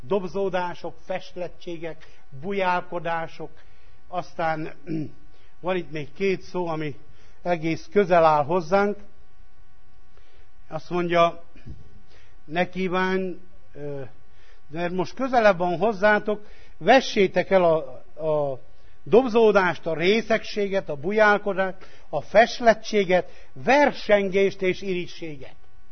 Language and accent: Hungarian; Transylvania, Romania; Még akkor is, ha székely vagyok.